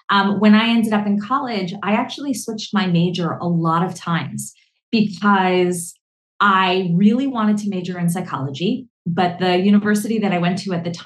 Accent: New Jersey, United States; But I grew up in the tri-state area. I grew up in New Jersey.

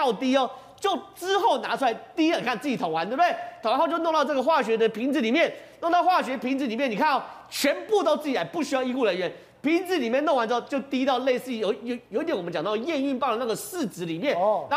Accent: Taiwan; 不管我们台湾人愿意或不愿意

